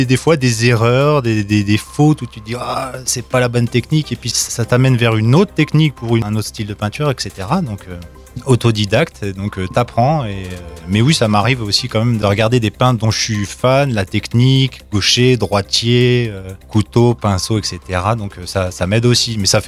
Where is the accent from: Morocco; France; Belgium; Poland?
France; Tignes, Auvergne-Rhône-Alpes; born there; je suis né à Tignes, comme tous mes ancêtres